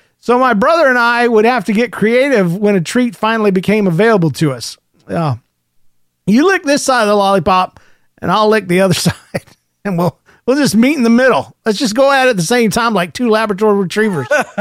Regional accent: Indiana, United States; Did I tell you, I'm from Indiana, and the bees are bad to the bone, but not to me.

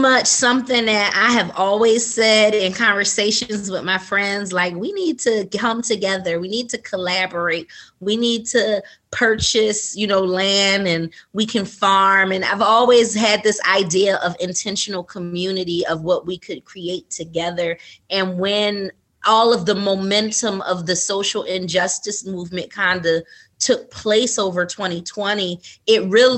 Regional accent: Philadelphia, Pennsylvania, United States; I am a realtor. I am originally from West Philadelphia, born and raised where the playground was at.

